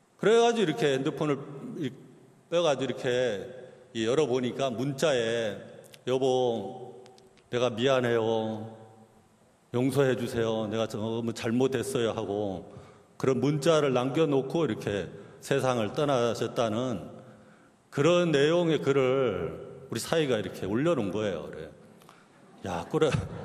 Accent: Gangwon, South Korea; also born or lived in Jeolla; 제 고향은 전라도하고는 거리가 멀어져 강원도인데

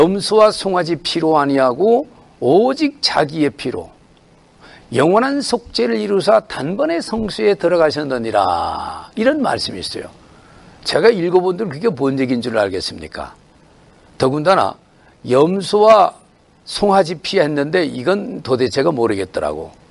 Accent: South Chungcheong, South Korea; 제 고향이 계룽산이라 그 동학사 갑사 자주 가거든요.

